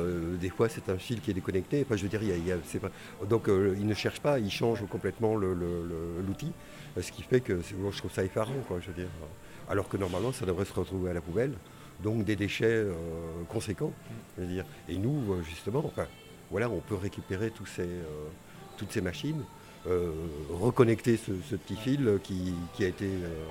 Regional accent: Belgium; also born or lived in Germany; J'ai d'abord commencé en Belgique, puisque je suis belge. Mais j'ai étudié en Allemagne, donc j'ai vécu 15 ans en Allemagne. Je suis parti au Canada aussi, où j'ai travaillé

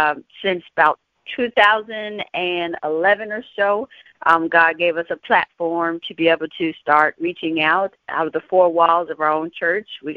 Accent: San Antonio, Texas, United States; I'm from San Antonio, Texas

